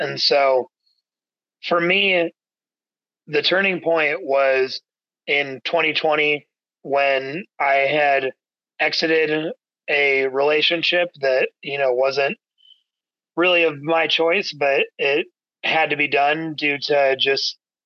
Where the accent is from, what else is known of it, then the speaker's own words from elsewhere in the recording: Kansas City, Kansas, United States; So I grew up in Kansas City, Kansas, and had a pretty, you know, structured, normal life with my folks and my two siblings.